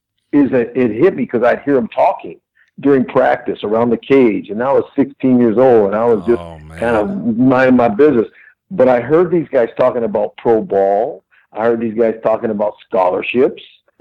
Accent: Los Angeles, California, United States; I grew up in Rancho San Pedro projects in right there in Los Angeles. It's 20 minutes south of LAX.

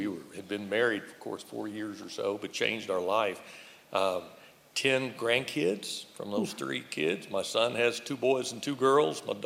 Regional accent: Houston, Texas, United States; Renee and I grew up in Houston.

